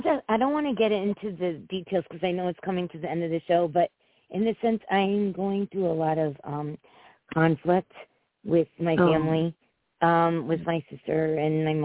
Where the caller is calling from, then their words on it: Connecticut, United States; Connecticut.